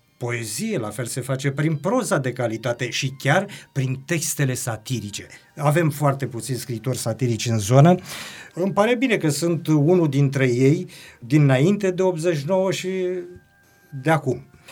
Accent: Oltenia, Romania; also born or lived in Timișoara; am revenit pe meleagurile mele, n-am mai cunoscut aproape și recunoscut nimic și am încercat să mă integrez cu felul de a fi acolo. Nu prea s-a putut.

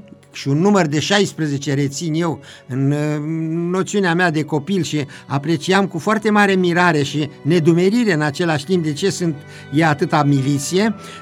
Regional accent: Ilovăț, Mehedinți County, Romania; cel puțin din partea locului de unde sunt eu, din comuna Ilovăț, fostul raion Turnul Severin, județul Mehedinț

